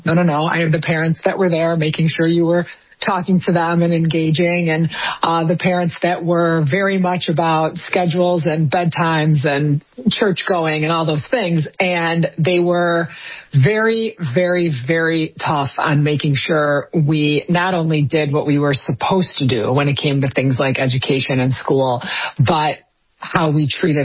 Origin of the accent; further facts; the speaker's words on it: Wheaton, Illinois, United States; I was born in Wheaton, actually Winfield, Illinois is where the hospital was, but we lived in Wheaton, Illinois